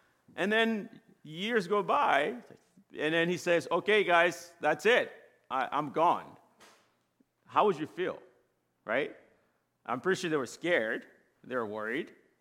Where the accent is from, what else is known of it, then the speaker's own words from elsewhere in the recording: Angola; I grew up, I was born and raised in Angola near the ocean. And I loved going to the beach.